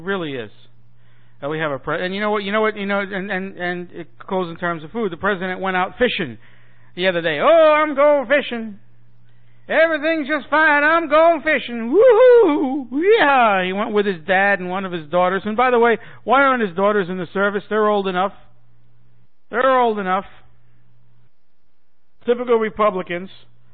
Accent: Brooklyn, New York, United States; it's not the same as the sausage that I grew up with in New York City, in Brooklyn, when we had the Italian festivals.

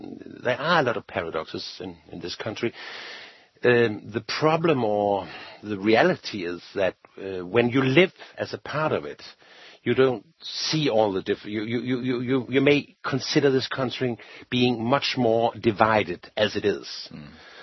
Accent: Denmark; he found out that I was European and asked where I was coming from. I was coming from Denmark.

